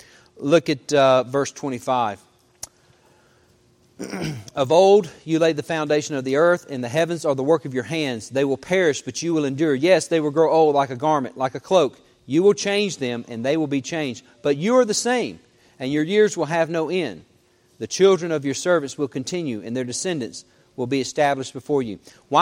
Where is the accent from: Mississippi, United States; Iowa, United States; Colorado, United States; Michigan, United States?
Mississippi, United States; I know, like, growing up in Mississippi, you could go into one county and buy alcohol